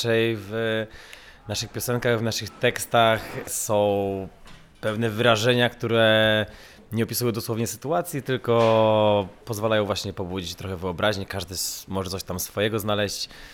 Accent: Lublin, Lublin Voivodeship, Poland; Nie jesteśmy z Warszawy, jesteśmy z Lublina, więc...

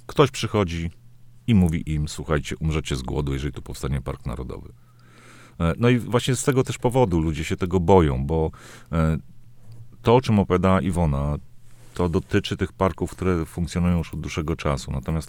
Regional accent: Podlaskie Voivodeship, Poland; Jestem z Nadbiebrzy, to jest ekologicznie, też nie lubię tego słowa. A tu jest czysto

